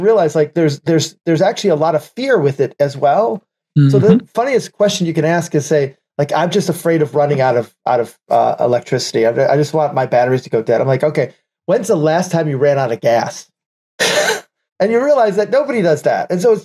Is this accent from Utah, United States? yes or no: no; Detroit, Michigan, United States; I'm from Detroit, born and raised.